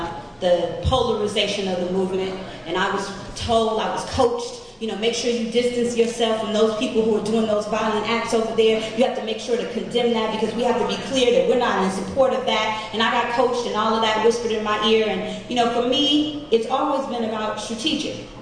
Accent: Detroit, Michigan, United States; now in Oakland, United States; I'm originally from Detroit, and it's been a long time that I've been here wondering where all y'all was at.

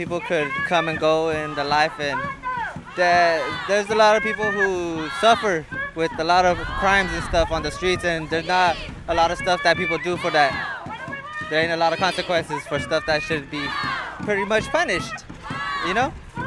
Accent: Watsonville, California, United States; Yep. Born and raised in Watsonville, California.

